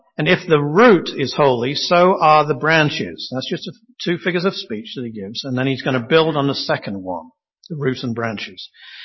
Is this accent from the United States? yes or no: no; United Kingdom; I'm a Brit saying that.